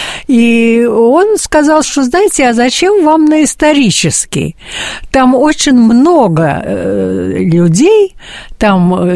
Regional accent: Tashkent, Uzbekistan; Потому что я приехала из Ташкента.

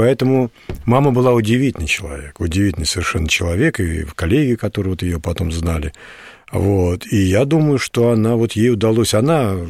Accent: Moscow, Russia; born there; я родился в Москве. Мама моя приехала из Хвалынска, с Волги

